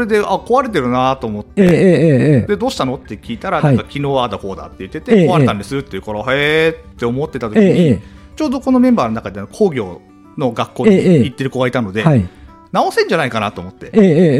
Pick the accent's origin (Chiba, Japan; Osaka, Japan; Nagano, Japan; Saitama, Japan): Nagano, Japan; あの自分は出身は長野県なので、イナゴとか食べるんですよ。